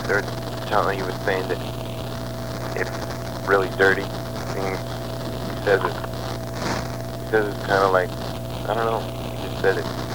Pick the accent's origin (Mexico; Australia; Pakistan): Mexico; since, you know, we're from Mexico